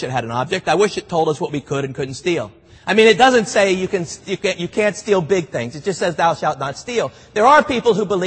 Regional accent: Miami, Florida, United States; I grew up in Miami, Florida, and about this time of year, hurricanes always seemed to come around

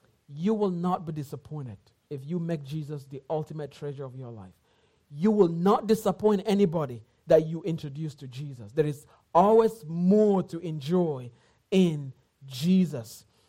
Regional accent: Cameroon; English is a second language; I come from Cameroon.

